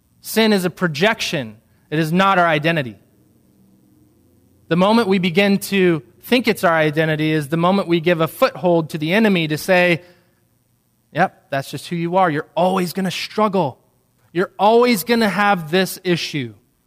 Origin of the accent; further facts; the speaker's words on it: Kansas City, United States; So I'm sitting at this, I'm in my hometown, Kansas City, on a Christmas break.